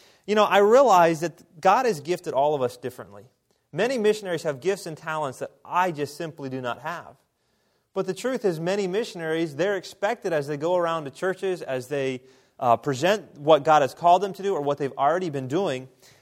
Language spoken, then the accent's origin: English; Elizabethtown, Pennsylvania, United States; now in Altoona, United States; I grew up right here in Elizabethtown attending this church, and so it is always good to be back.